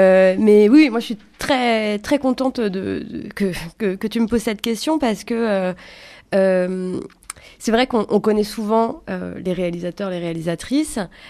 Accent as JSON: {"language": "French", "town": "Rennes", "region": "Brittany", "country": "France", "said": "Moi, je suis de Rennes et on a 2 studios également"}